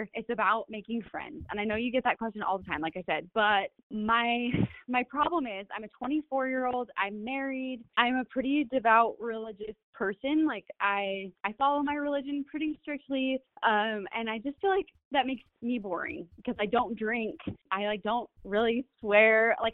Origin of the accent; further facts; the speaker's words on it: Washington, United States; I'm from Washington State.